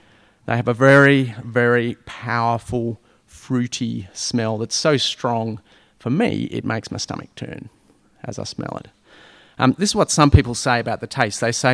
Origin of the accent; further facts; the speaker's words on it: Bangladesh; now in Australia; When we were growing up in Bangladesh, one of the homes that we lived in had a jackfruit tree